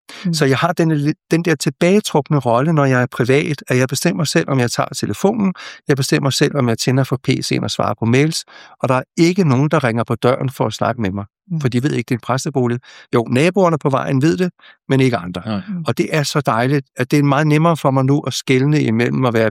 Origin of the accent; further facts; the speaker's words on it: Vangede, Capital Region of Denmark, Denmark; Jeg er vokset op i Vangede, mellem Gentofte og Buddinge, og der bor mine forældre stadigvæk.